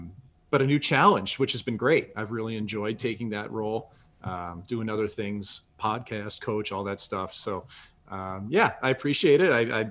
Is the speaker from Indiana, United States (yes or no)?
no; St. Louis, Missouri, United States; Like I was from St. Louis. Nobody from our city had ever played in the NHL when I was a kid, you know, and now we've had more than two dozen St. Louis kids that have played at this point.